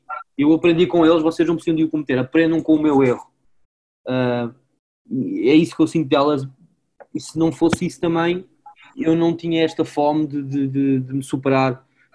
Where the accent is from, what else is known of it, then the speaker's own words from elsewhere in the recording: Mafra, Lisbon, Portugal; also born or lived in Montijo; eu quando era pequenino eu vivia em Mafra.